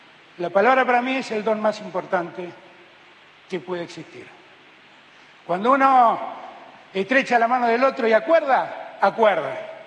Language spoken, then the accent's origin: Spanish; Argentina; Somos todos los argentinos los que ayudamos a hacer eso.